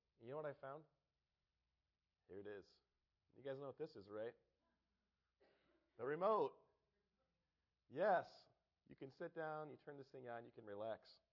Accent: California, United States; When I grew up in California, we lived outside of a Navy base, and we lived outside. Our church was actually in Alameda, California, which was a big naval base.

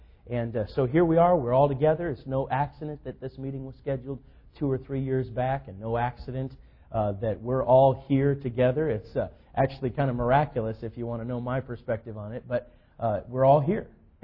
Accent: North Carolina, United States; I'm already from North Carolina, so it's going to just add fuel to the fire.

